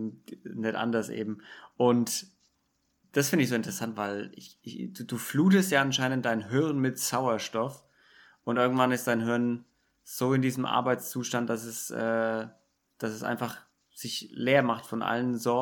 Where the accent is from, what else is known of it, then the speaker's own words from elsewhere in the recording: Bavaria, Germany; ich bin aus Bayern, ich kenn's heuer.